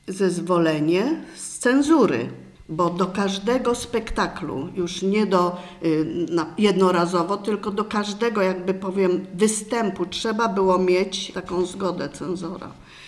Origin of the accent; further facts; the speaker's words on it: Greater Poland Voivodeship, Poland; born there; w ogóle to urodziłam się pod Licheniem